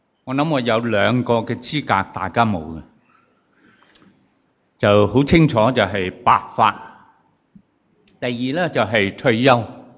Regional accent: Hong Kong; 好可能我哋香港人真係唔知道

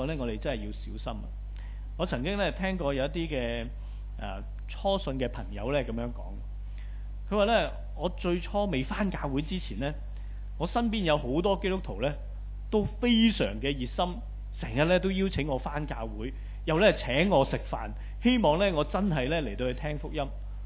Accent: Guangdong, China; 就是用我们广东人一句俗语来说，鬼打鬼。

